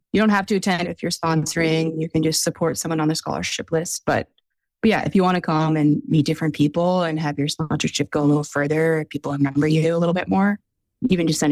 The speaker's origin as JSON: {"language": "English", "town": "Seattle", "region": "Washington", "country": "United States", "said": "I'm from Seattle, so hiking anywhere within 2 hours of the city, there's always other groups."}